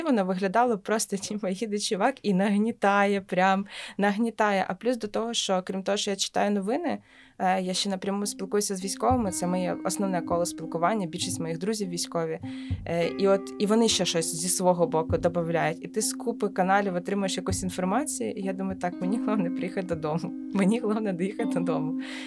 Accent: Kyiv, Kyiv City, Ukraine; коли ми під'їжджали до Києва, люди навпаки з Києва виїжджають. А я їду і думаю, блін, типу, це моє рідне місто

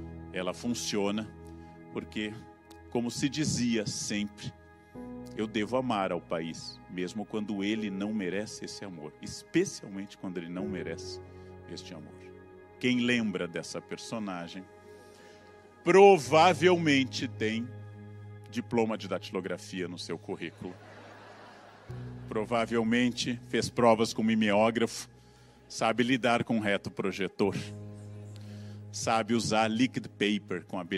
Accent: Brazil; Quero a minha casa, como diz Gandhi, aberta aos ventos do país e de todos os países, mas sou brasileiro. E como brasileiro falo

